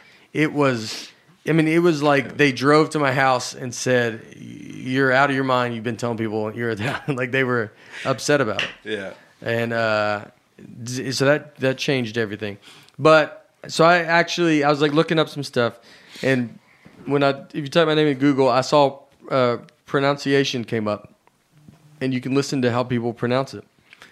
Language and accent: English; Old Hickory, Tennessee, United States; born there; I was born in Old Hickory. I had three siblings.